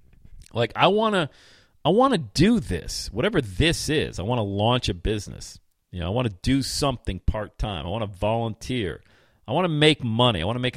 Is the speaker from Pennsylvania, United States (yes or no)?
yes; Bradford, Pennsylvania, United States; as being a child, of a single parent, youngest of 8 kids growing up in Bradford, PA.